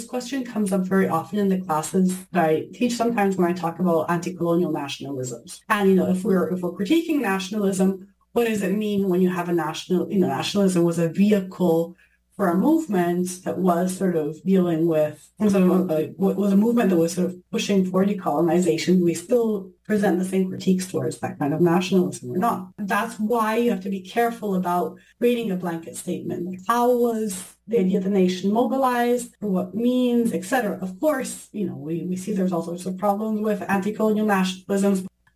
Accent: Italy; I grew up in Italy

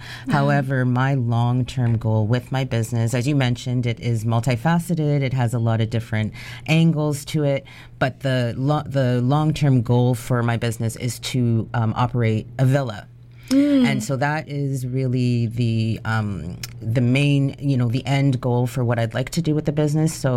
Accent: Toronto, Ontario, Canada; being raised in Toronto is the next best thing because the community that I was raised in had a very large Jamaican population as it is.

